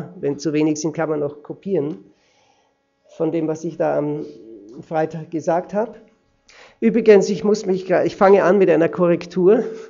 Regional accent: Austria; now in Switzerland; Ich bin aus der Schweiz, aber ich bin Österreicher, meine Frau ist Schweizerin. Wir wohnen seit 18 Jahren in der Schweiz. Wir haben 4 Kinder.

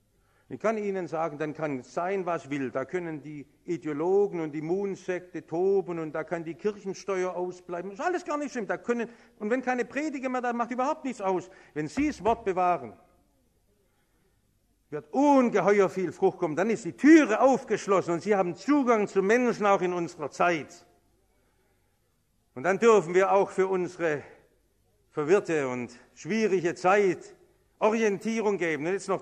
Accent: Germany; Ich kann nicht darüber reden, weil wir als Deutsche große Schuld an der Synagoge haben.

